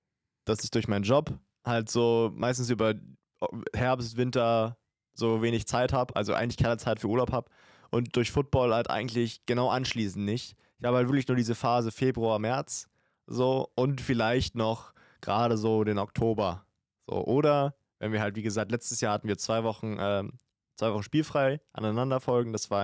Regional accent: Brandenburg, Germany; Ich komme ja aus einer sehr, sehr schönen Gegend. Ich komme aus dem Spreewald.

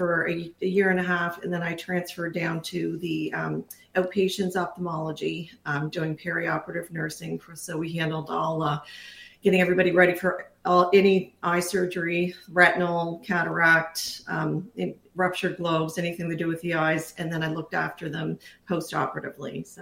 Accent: Halifax, Nova Scotia, Canada; I'm from Halifax, Nova Scotia, Canada.

